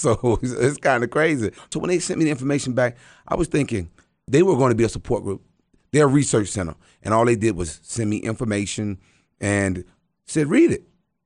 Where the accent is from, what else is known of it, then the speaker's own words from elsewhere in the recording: Virginia Beach, Virginia, United States; now in Atlanta, United States; I come from Virginia Beach, Virginia. So I've been tackling this battle from Virginia Beach, Virginia to Atlanta.